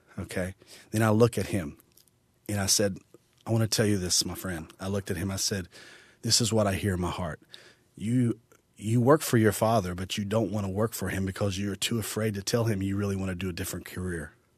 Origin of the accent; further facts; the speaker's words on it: Concord, North Carolina, United States; They asked me where I was from. I told them in Concord, Charlotte area